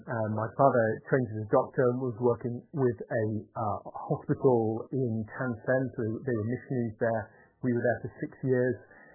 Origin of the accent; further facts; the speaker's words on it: Manchester, North West England, United Kingdom; also born or lived in Nepal; No, I grew up in Manchester, Spallerfield, not far from that lovely part of Manchester, sometimes referred to as Moss Side.